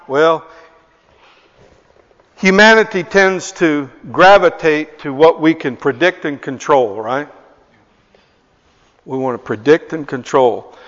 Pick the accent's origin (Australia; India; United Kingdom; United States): United Kingdom; Northern Ireland; Oh, well, you know, we're from Northern Ireland and we're...